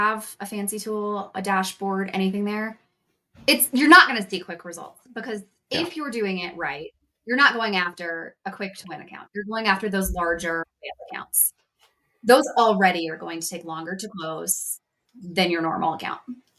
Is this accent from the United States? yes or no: yes; Tennessee, United States; I'm from Tennessee.